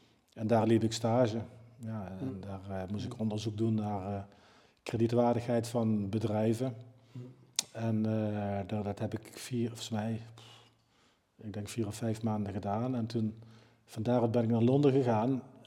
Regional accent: Limburg, Netherlands; accent: Limburgish; first language Limburgish; Dutch is a second language; now in Gelderland, Netherlands; Het is een dialect, maar dat is mijn moedertaal.

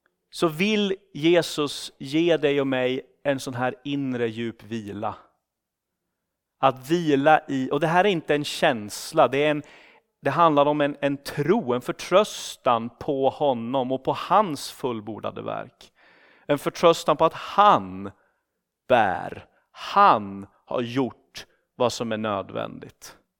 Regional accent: Sweden; Jag är ju ändå från Sverige, så att ni kan skylla på det. Han är svensk, han gör sånt.

